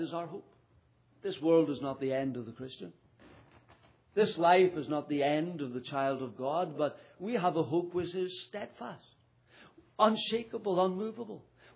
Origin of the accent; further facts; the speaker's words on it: Liverpool, North West England, United Kingdom; I'm actually from England. I was born and bred in the city of Liverpool and in England, in the United Kingdom. So I'm an Englishman, despite the accent.